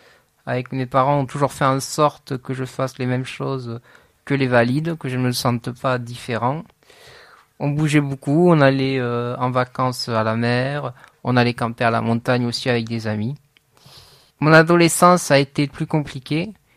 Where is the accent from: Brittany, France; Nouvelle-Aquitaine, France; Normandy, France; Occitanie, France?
Occitanie, France; Lézignan-Corbières; also born or lived in Narbonne; j'ai 28 ans, je suis né à Narbonne et j'ai grandi à Lézignan-Corbières.